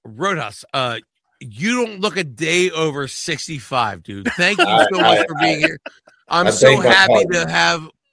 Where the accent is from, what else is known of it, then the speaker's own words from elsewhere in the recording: Pittsburgh, Pennsylvania, United States; All right, so I'm a Pittsburgh guy.